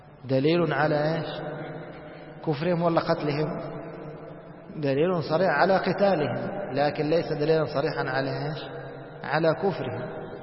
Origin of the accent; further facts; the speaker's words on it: Egypt; يعني احنا نسموه عندنا في مصر لو كنت أبو عرام